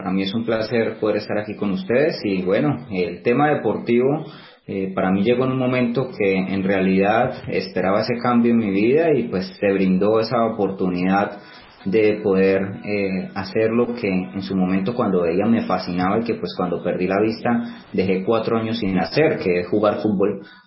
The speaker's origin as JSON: {"language": "Spanish", "region": "Santander", "country": "Colombia", "tie": "born or raised there", "said": "tengo 25 años, soy santandereano. Toda mi vida he estado aquí en Santander"}